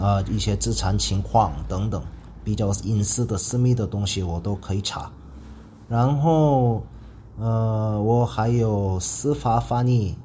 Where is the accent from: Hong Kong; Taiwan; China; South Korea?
South Korea; Chinese is a second language; 我是一名韩国人。